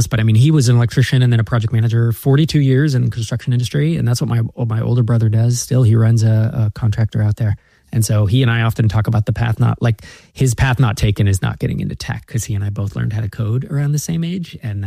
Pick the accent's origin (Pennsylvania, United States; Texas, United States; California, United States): California, United States; born there; Yeah, I was born in the East Bay of California, which is like Silicon Valley, right?